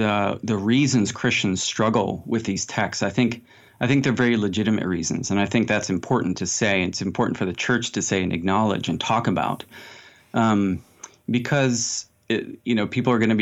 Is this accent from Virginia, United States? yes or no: no; Pennsylvania, United States; I grew up near Philadelphia, okay. Near the a tributary of the Delaware River called the Tehachapi Creek.